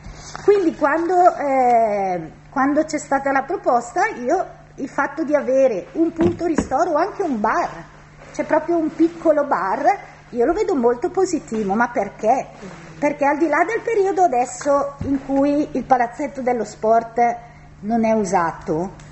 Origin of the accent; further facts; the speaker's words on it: Desenzano, Lombardy, Italy; io sono di Desenzano